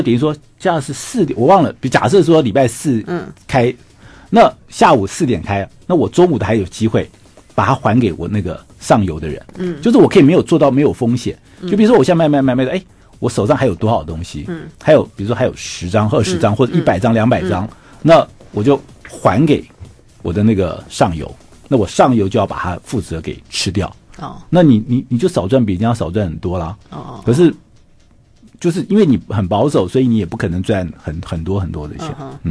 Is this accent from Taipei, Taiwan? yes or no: yes; Taipei, Taiwan; 我小时候在信义区跟大安区长大